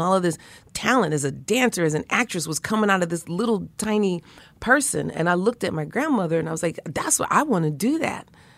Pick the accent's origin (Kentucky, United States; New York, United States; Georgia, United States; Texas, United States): New York, United States; Brooklyn; Come to find out that she's from Brooklyn, grew up within a mile of where I grew up in Brooklyn, and still has family